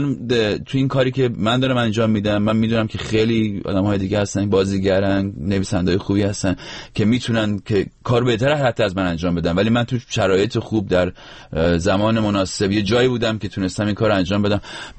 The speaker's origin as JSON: {"language": "Persian", "town": "Rasht", "region": "Gilan", "country": "Iran"}